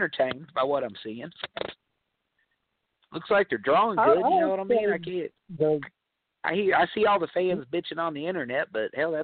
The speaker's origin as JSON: {"language": "English", "country": "United States", "said": "I'm an American guy."}